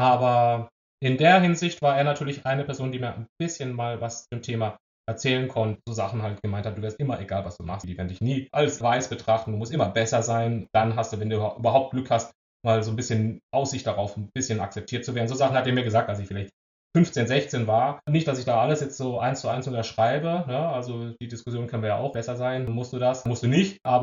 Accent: Baden-Württemberg, Germany; ich bin am Fuße des Schwarzwalds groß geworden.

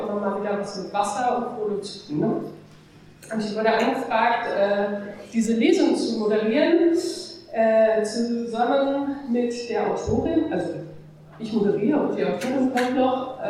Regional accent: North Rhine-Westphalia, Germany; ein Kind des Ruhrgebiets, so wie ich auch.

